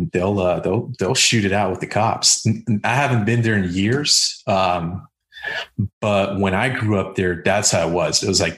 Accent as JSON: {"language": "English", "town": "Miami", "region": "Florida", "country": "United States", "tie": "born or raised there", "said": "But yeah, growing up in Miami in, you know, 80s and 90s, it was, I think it made places like, you know, what people think of like Compton and Watts and other tough areas look super tame."}